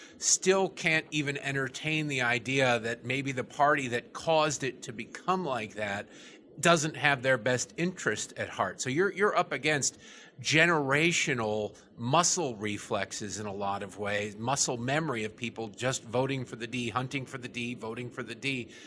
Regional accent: Detroit, Michigan, United States; I grew up in Detroit, as you know.

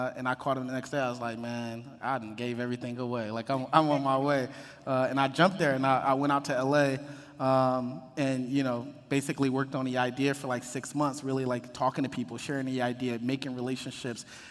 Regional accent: Detroit, Michigan, United States; Because I was like, I'm from Detroit. I like to do this in Detroit.

